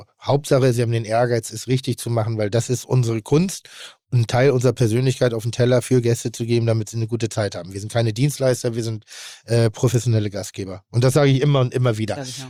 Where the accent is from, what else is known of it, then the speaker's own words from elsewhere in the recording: Pinneberg, Schleswig-Holstein, Germany; Bin dann in Pinneberg groß geworden.